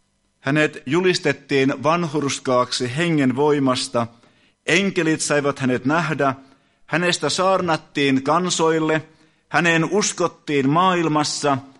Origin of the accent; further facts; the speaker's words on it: Kalajoki, North Ostrobothnia, Finland; Olen lähtöisin Kalajoelta, Kalajoen Rautiosta, jossa meillä on vapaa-ajan asunto edelleenkin, ja sieltä tosiaan tulin tänne. Minun vanhempani olivat luterilaisia kristittyjä, äidin puolelta heränneitä ja isän puolelta lestadiolaisia.